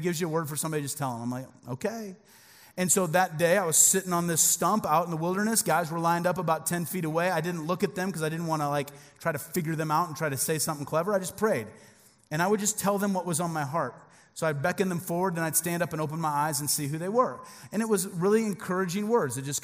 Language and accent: English; Midwest, United States; we're from the Midwest. We didn't know.